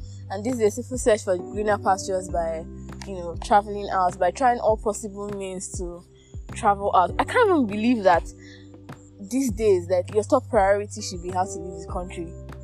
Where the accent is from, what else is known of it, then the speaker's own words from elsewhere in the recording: Imo, Nigeria; I was telling her that I don't think my hometown, Imo State, is very safe.